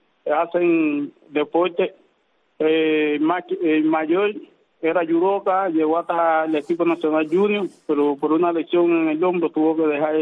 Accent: Songo La Maya, Santiago de Cuba, Cuba; born there; Sí, nací en Songo La Maya.

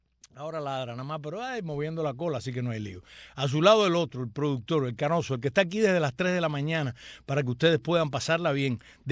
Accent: Cuba; que soy una cubana para el bien y no para el mal.

